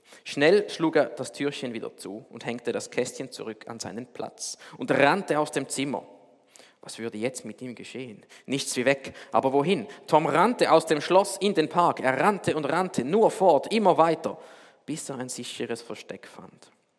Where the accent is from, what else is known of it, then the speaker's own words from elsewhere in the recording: Thurgau, Switzerland; Aber ich komme aus dem Thurgau, ich habe nichts dafür, es liegt mir im Blut.